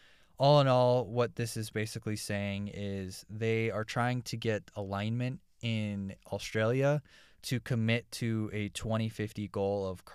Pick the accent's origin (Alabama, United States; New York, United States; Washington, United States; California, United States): California, United States; the last story we're going to touch on today is my home state of California.